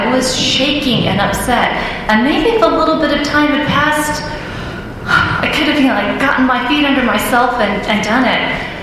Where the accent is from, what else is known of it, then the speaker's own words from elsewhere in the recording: Texas, United States; I'm from Texas. The same people go to church in that ward now as did when I grew up, and every woman at church speaks with a southern accent because that's what you do.